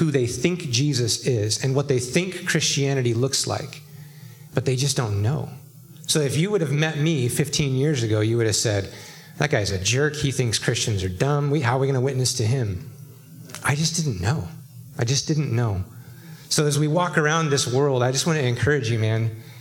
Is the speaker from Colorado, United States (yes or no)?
no; Oregon, United States; I grew up in Eastern Oregon, so I used to hunt a lot as a kid.